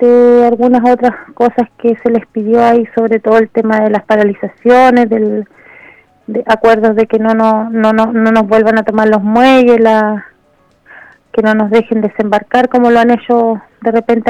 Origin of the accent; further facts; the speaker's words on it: Guaitecas, Aysén, Chile; la gente de Guaiteca, aquí los mayores perjudicados somos la gente de Guaiteca